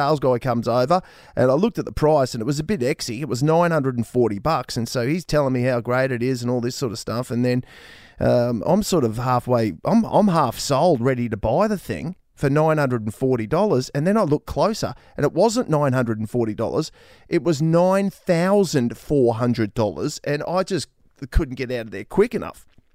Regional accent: Australia; As our Australian cricket captain, he put out something on social media where he was cutting onions with swimming goggles on.

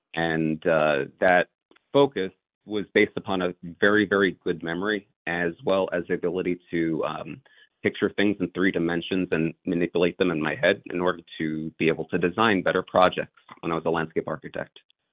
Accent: New York City, New York, United States; As I was growing up in New York City, my group of friends, we were kind of sequestered into an accelerated classroom program.

